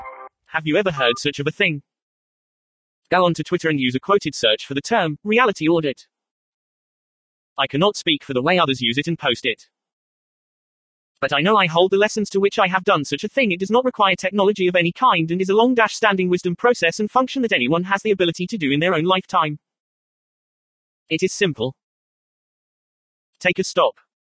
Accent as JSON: {"language": "English", "town": "San Bernardino", "region": "California", "country": "United States", "tie": "born or raised there", "said": "Yes, it is … who is born and raised in San Bernardino. Who at the first job was the San Bernardino Public Library."}